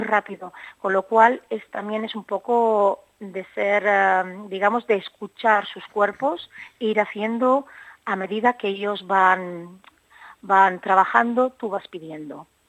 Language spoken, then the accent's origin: Spanish; San Sebastián, Basque Country, Spain; born there; now in Tarragona, Spain; yo soy nacida en San Sebastián, llevo muchos años fuera de San Sebastián, he estado estudiando y trabajando fuera, en el extranjero, y hace 5 años que tengo una escuela en Tarragona que se llama Danza